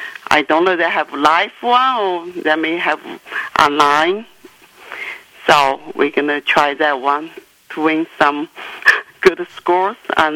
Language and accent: English; China; English is a second language; now in United States; So I don't know what's the contest, what a horse. I come from China.